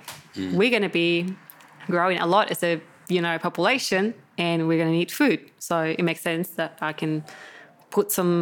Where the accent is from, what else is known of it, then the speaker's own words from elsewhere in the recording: Chile; English is a second language; Yeah, so we got a bit of German there, but born and bred in Chile.